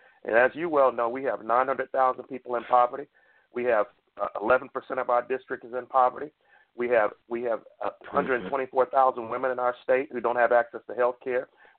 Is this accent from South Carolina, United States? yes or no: yes; Florence, South Carolina, United States; now in Florence, United States; I was raised in Florence, South Carolina, but I live in Florence, Alabama. So Mo and I were both born in South Carolina, but we both are in the great state of Alabama.